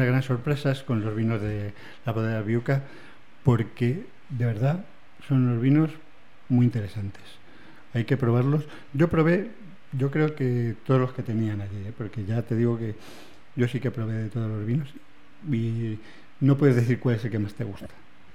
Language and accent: Spanish; Spain; me siento muy español